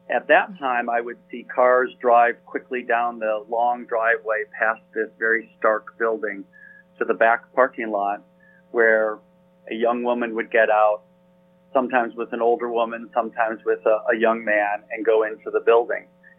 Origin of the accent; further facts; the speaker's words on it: Chicago, Illinois, United States; Okay, I grew up in the Chicago area, attended the University of Notre Dame, and subsequently attended Northwestern Medical School in Chicago